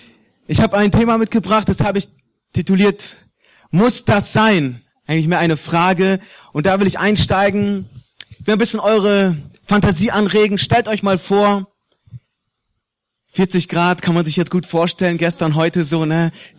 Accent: Osnabrück, Lower Saxony, Germany; ursprünglich komme ich aber aus Osnabrück. Weiß jemand, wo Osnabrück ist? Osnabrück ist Nordwest von Deutschland

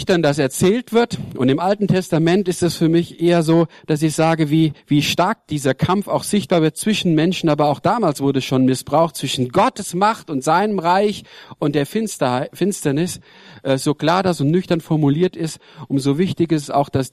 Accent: Weidenhausen, Hesse, Germany; Ich komme ursprünglich aus dem Mittelhessischen, Nähe von Marburg, Ladenbach, Weidenhausen bin ich groß geworden

